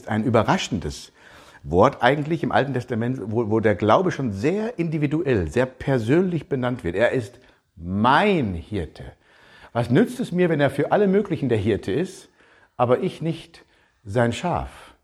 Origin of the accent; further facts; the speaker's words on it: Germany; Ich bin ja Pastor und ich bin Deutscher.